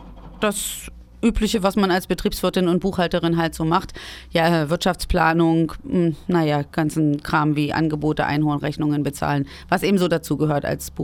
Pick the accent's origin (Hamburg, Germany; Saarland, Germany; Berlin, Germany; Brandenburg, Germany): Brandenburg, Germany; now in Erfurt, Germany; Ich komme aus Brandenburg.